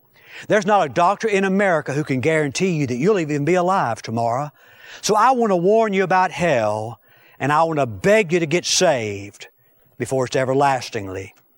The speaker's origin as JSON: {"language": "English", "town": "Fort Smith", "region": "Arkansas", "country": "United States", "tie": "born or raised there", "said": "In Franklin County, Arkansas, near my hometown of Fort Smith, several years ago, an oil well exploded."}